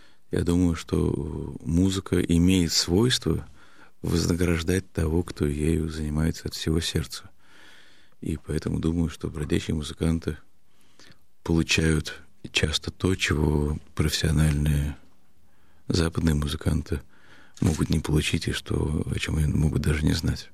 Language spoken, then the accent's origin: Russian; Russia; я родился русским в России и полностью снабжен русской культурой